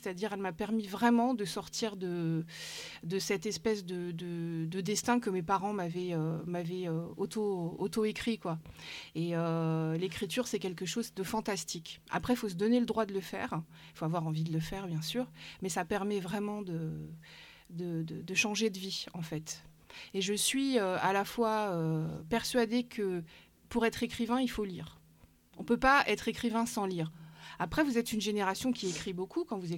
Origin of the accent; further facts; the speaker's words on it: Stains, Île-de-France, France; j'ai grandi un peu à Stein dans le 93 aussi, ouais.